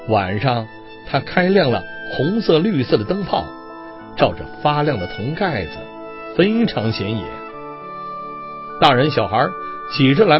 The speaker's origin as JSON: {"language": "Chinese", "region": "Tianjin", "country": "China", "tie": "born or raised there", "said": "我的童年是在天津度过的，那时天津是一个热闹的工业城市，天津人又有爱玩爱唱的传统。"}